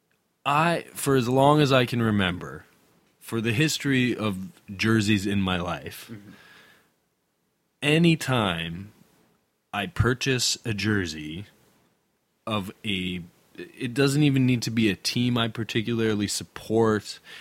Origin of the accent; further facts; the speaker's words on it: Toronto, Ontario, Canada; I grew up in Toronto, outside of Toronto, so I was naturally a Leafs fan